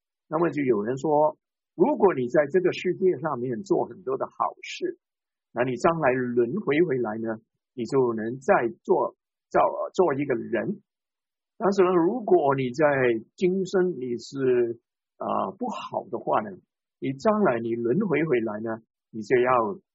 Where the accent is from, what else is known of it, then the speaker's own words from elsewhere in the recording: Hong Kong; born there; 我自己是福建人，但是我是在香港出生的，所以我可能告诉你我是香港人。